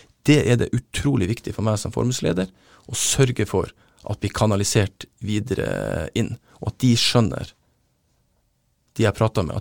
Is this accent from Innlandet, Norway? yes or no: no; Lødingen, Nordland, Norway; hjemme på Lødingen, der jeg vokste opp